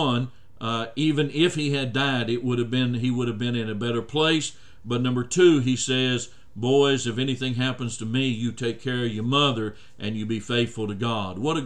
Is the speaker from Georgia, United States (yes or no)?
no; Oklahoma City, Oklahoma, United States; I remember that growing up in Oklahoma City. We had Oklahoma City news stations